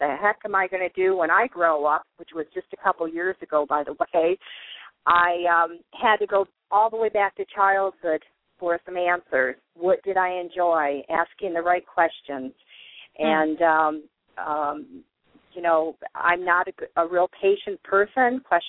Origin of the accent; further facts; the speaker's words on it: Midwest, United States; Well, my husband and I grew up in Midwest, middle-class families during the 50s and 60s